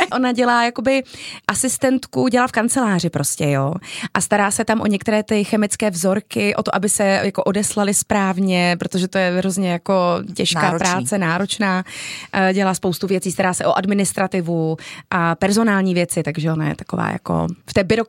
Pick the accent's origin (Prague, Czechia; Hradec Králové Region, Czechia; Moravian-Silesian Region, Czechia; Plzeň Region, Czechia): Moravian-Silesian Region, Czechia; Ostrava; A já jsem Ostravačka.